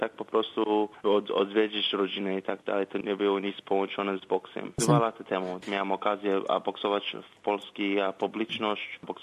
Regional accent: Sydney, New South Wales, Australia; born there; Polish is a second language; mam 31 lat. Urodziłem się właśnie w Sydney.

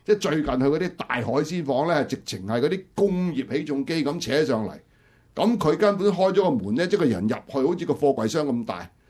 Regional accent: Shanghai, China; 譬如我哋上海人咧，中意食完蟹咧，饮完黄酒之后咧

